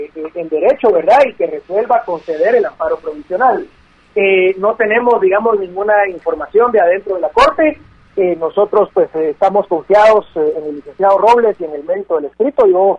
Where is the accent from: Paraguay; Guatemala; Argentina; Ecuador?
Guatemala; como guatemaltecos y ciudadanos que somos, debemos de confiar en la ley